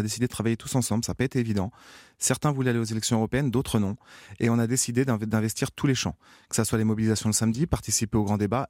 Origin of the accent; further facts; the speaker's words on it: Montargis, Centre-Val de Loire, France; je viens de Montargis, j'ai 29 ans et je suis commercial.